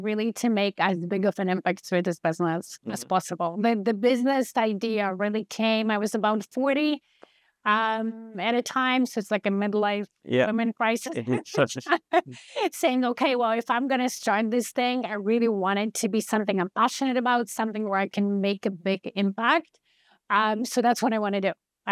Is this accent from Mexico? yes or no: no; Poland; I come from Poland.